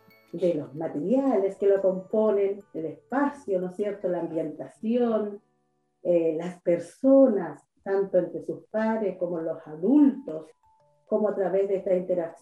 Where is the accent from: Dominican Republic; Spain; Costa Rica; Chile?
Chile; San Juan de la Costa, Los Lagos; mi origen fue en San Juan de la Costa. Yo soy de San Juan de la Costa, de Punotro, Mapumó, es mi tierra.